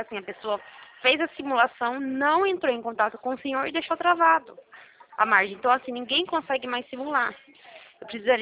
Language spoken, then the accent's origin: Portuguese; São Paulo, Brazil; que eu sou do interior de São Paulo, tá bom?